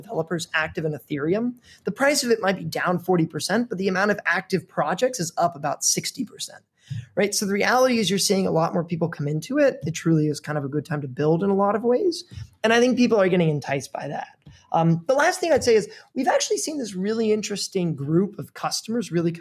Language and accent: English; Missouri, United States; For those that maybe don't know me … I grew up in the Midwest in Missouri.